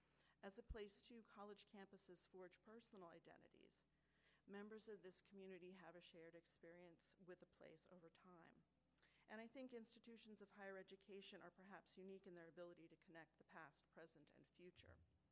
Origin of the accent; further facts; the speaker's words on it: Iowa City, Iowa, United States; I hope everybody's been enjoying Iowa City. It happens to be my hometown.